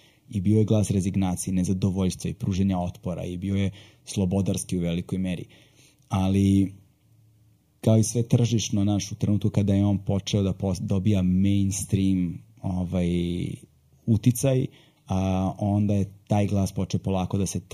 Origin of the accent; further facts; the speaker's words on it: Serbia; born there; Iz Jugoslavije, ja sam rođen u Socijalističkoj federativnoj republici Jugoslavije 82. godine, iz Somalije, iz koje je moj otac, majka iz Jugoslavije, a otac iz Somalije. I kasnije Srbije